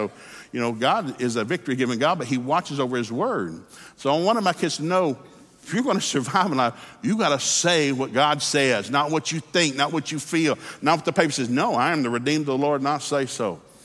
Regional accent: Hixson, Tennessee, United States; Now, I grew up in Hickson, Tennessee, mostly Southern Baptists, Pentecostals, and some backsliders.

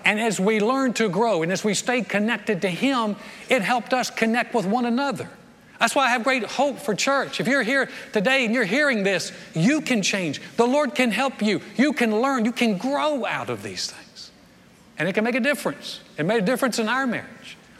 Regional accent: North Carolina, United States; now in Texas, United States; when Joy and I first moved to Texas, she was from Florida, I'm from North Carolina.

